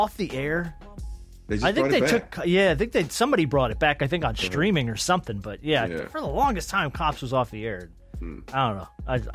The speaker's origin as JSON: {"language": "English", "region": "New Jersey", "country": "United States", "tie": "born or raised there", "said": "I grew up in New Jersey."}